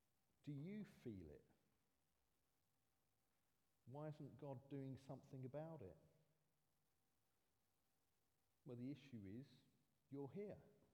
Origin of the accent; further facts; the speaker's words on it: Pakistan; So I'm from Pakistan, so I know to some extent what it means to come from a persecuted country where Christians are persecuted.